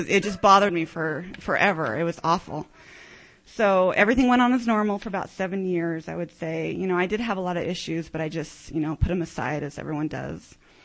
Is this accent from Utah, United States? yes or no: yes; Provo, Utah, United States; I grew up in Provo. I live by the American Fort Temple